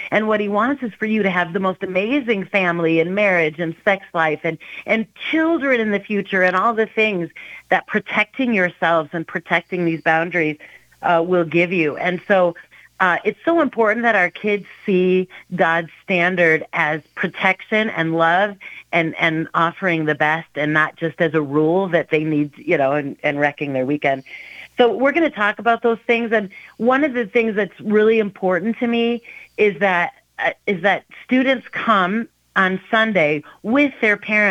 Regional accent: Michigan, United States; moved away as an adult; also born or lived in Minnesota; now in Florida, United States; So I was born and raised in Michigan, and then ended up after college, I got married and we moved to Minnesota. Lived in Minnesota for 29 years.

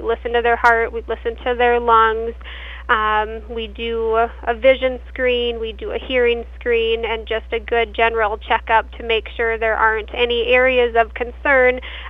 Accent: Clarkfield, Minnesota, United States; Well, I grew up in Clarkfield.

